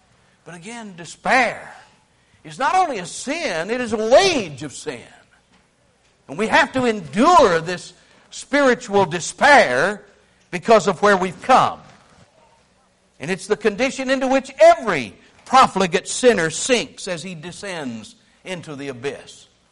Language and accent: English; Nashville, Tennessee, United States; And I came from Nashville, Tennessee, and believe me, I've seen the results of tornadoes here lately.